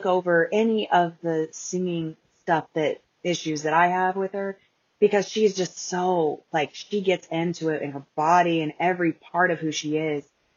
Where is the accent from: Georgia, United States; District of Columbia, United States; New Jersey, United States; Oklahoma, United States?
Oklahoma, United States; I came from Oklahoma, and I wasn't born there, but I grew up. I spent my whole life in Oklahoma